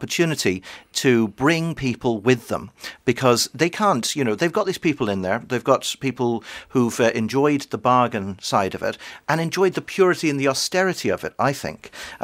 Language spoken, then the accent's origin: English; Galway, Connacht, Ireland; I'm also from Galway